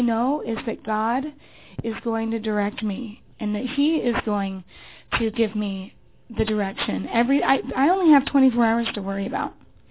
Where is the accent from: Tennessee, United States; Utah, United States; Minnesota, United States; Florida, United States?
Utah, United States; And so I'm from Utah, and I booked my flight